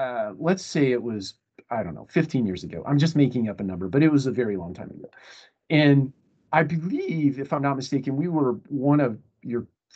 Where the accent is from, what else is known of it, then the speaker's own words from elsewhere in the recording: Marion, Ohio, United States; I'm actually from Ohio, Marion, little town